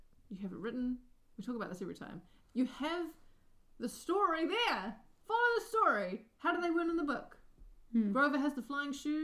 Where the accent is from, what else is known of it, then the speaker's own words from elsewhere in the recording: New Zealand; I'm a New Zealander